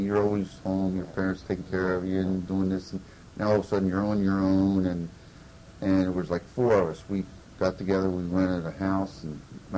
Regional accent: New Jersey, United States; also born or lived in Washington, D.C. / Maryland; I was born in Washington, D.C., and lived most of my life in New Jersey, but when I signed out of high school, I was living right outside of Washington, D.C. in southern Maryland

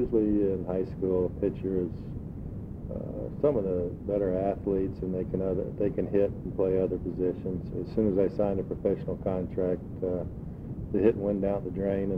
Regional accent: Winter Park, Florida, United States; I was born in Orlando, raised in Winter Park, which is a little town right outside of Orlando.

